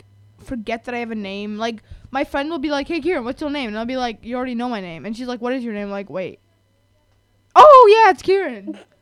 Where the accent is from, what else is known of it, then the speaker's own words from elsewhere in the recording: Nepal; No, I'm from Nepal.